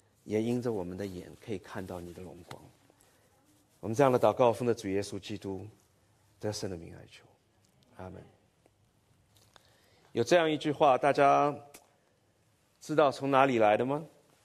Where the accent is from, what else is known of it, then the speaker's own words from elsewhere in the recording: Shanghai, China; born there; 我在上海出生差不多30年了，出来很长时间